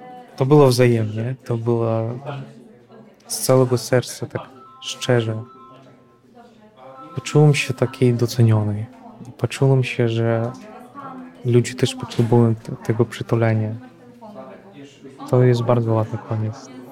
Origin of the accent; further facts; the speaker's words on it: Russia; now in Poland; Ukraińcy się dowiedzieli tego, że jestem z Rosji, że pochodzę z Rosji, że mam to obywatelstwo.